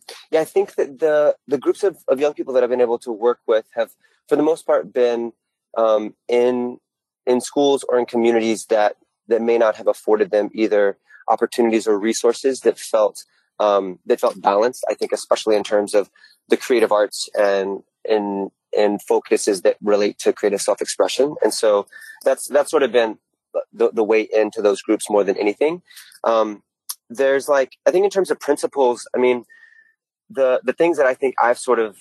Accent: Georgia, United States; Well, I think that I grew up in the South. I grew up in Southeast Georgia

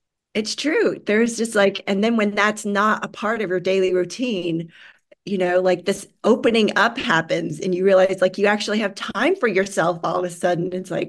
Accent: Massachusetts, United States; born there; I was born in Massachusetts, and then I moved to Florida.

